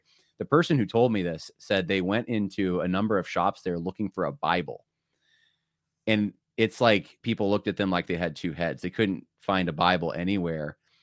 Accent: New York, United States; also born or lived in California; I was born in California. I grew up in New York

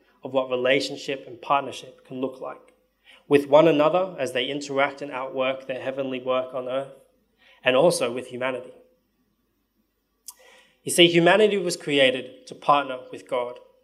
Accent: Canberra, Australian Capital Territory, Australia; now in Sydney, Australia; I moved to Sydney about 5 years ago, after growing up in Canberra my whole life.

